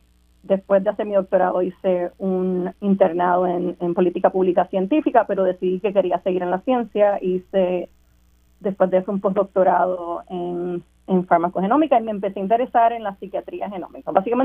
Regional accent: San Juan, Puerto Rico; Pues yo soy de Río Piedras originalmente, de San Juan, allá, y estudié en la Universidad de Puerto Rico, Río Piedras, donde hice un bachillerato en biología.

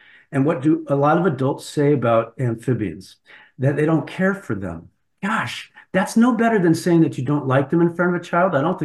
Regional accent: Darien, Connecticut, United States; I grew up in Darien, Connecticut. I fell in love with nature in my own backyard.

